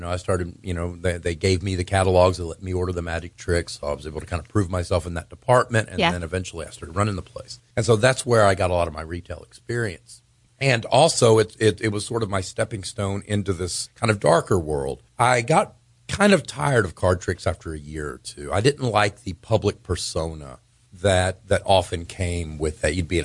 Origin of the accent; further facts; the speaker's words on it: Mauriceville, Texas, United States; I grew up in Southeast Texas, about 4 hours southeast of here, in a little town called Orange, Texas, which is near Beaumont, 2 hours south of Houston. More specifically, Mauriceville, Texas. Hmm. And I grew up on a chicken farm.